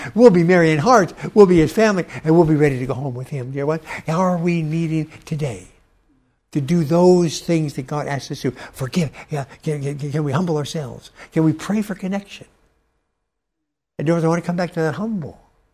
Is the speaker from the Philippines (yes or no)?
no; Los Angeles, California, United States; I grew up in Los Angeles with all my boys.